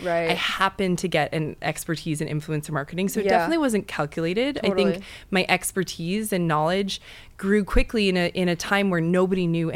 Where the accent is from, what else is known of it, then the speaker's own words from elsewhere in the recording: Western Canada, Canada; moved away as an adult; now in New York, United States; Yeah, so I'm actually from Western Canada originally, and I moved to New York probably 11 years ago to attend FIT.